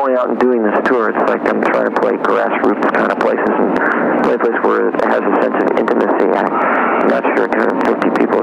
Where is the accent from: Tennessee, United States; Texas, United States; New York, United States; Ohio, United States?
New York, United States; I grew up around New York, so when I was a kid, I was a Yankee fan